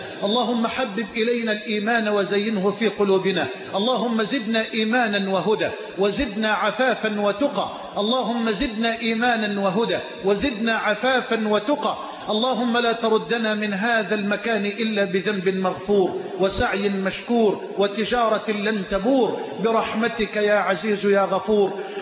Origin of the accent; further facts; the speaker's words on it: Egypt; بلدنا مصر